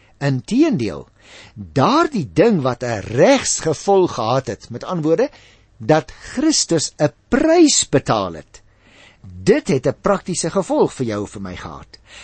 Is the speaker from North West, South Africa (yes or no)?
no; Western Cape, South Africa; Nou, ek praat nogal van ek, omdat ek daarmee groot geword het in Goeie Kaap. Maar hoe langer ek hier in die noorde, ek wil amper vir jou sê in die buiteland woon, hoe langer begin ek soos die mense hier praat van ek.